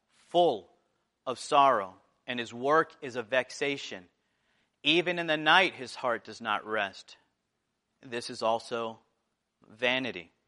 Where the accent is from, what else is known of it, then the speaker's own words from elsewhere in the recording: New Jersey, United States; I grew up right outside New York City. I used to see the Twin Towers on the horizon every time I drive down Route 80.